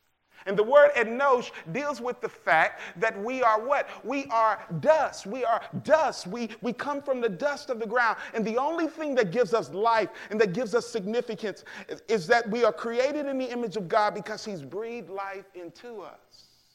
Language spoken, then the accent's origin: English; Arkansas, United States; We're from Arkansas. We're hog fans. Woo pig, silly.